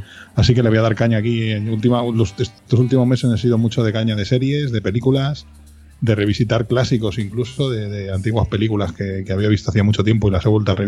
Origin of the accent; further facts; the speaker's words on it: Madrid, Community of Madrid, Spain; Yo soy, iba a decir de Madrid, pero no, yo soy de Vallecas. Sí. Que los de Vallecas no decimos que somos de Madrid, decimos que somos de Vallecas. Y cuando alguno te pregunta, ¿dónde está eso? En Madrid.